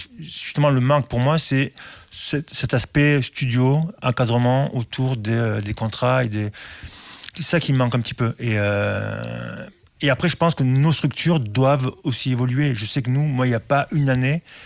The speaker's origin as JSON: {"language": "French", "region": "Southern France", "country": "France", "accent": "southern French", "said": "mon super accent du sud"}